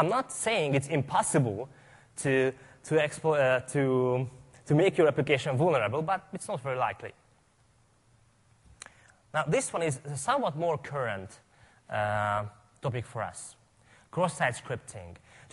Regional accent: Hungary; English is a second language; from Hungary.

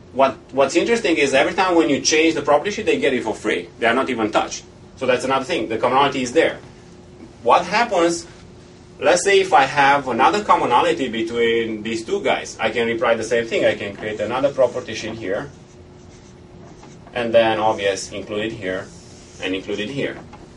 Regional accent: Romania; English is a second language; I'm from Romania

